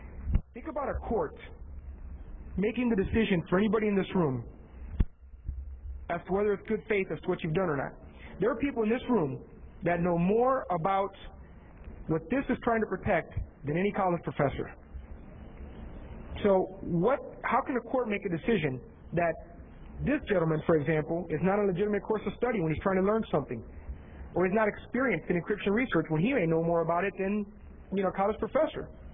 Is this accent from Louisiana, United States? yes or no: no; Tampa, Florida, United States; I'm from Tampa